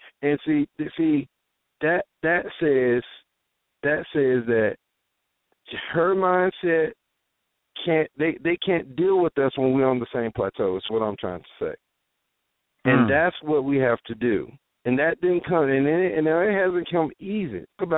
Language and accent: English; Durham, North Carolina, United States; I'm from Durham, and I watched a community from a child turn from 85% black to less than 45% black